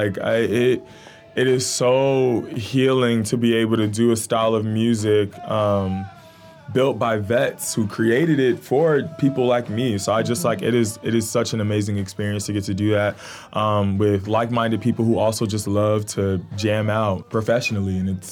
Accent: Gary, Indiana, United States; I'm very grateful to be here representing my family in my hometown, Gary, Indiana

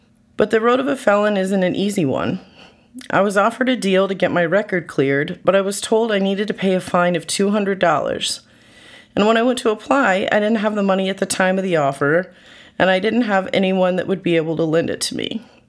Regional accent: Eau Claire, Wisconsin, United States; also born or lived in Kentucky; it took me back to where it all started in Eau Claire, Wisconsin. Born and raised in Eau Claire, I was sick of living with my father, so I left and moved in with my mother in Kentucky.

